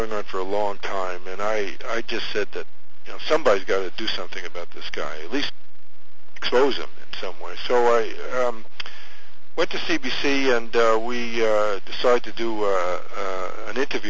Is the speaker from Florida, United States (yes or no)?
no; New York, United States; I'm from New York, by the way.